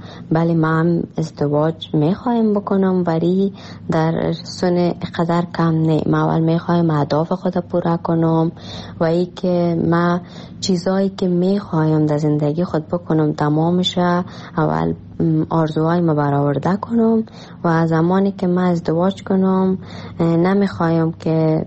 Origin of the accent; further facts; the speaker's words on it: Afghanistan; born there; moved away; درست است در کشوری که ما تولد شدیم افغانستان است،